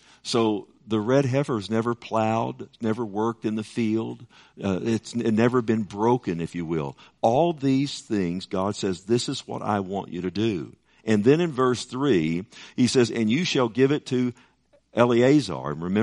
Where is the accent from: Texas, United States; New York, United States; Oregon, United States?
Texas, United States; we all, you know, we're from Texas, we know what a heifer is